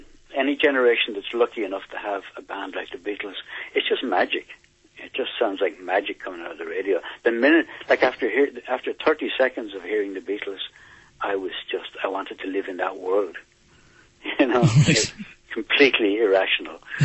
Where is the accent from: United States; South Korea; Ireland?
Ireland; Wexford, Leinster; I'm from Wexford, yeah.